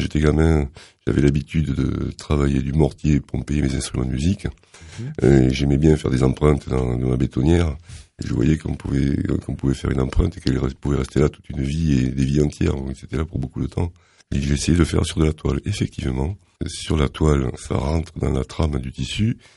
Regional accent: Carcassonne, Occitanie, France; je suis né à Carcassonne, je suis carcassonnais. Et je ne renie pas, loin de là, mes origines languedociennes, donc occitanes.

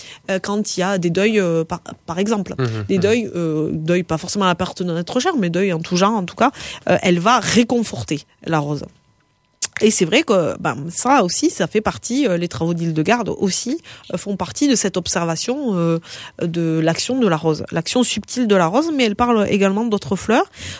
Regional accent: France; c'est un peu difficile en fait quand on est français pour arriver à intégrer ça.

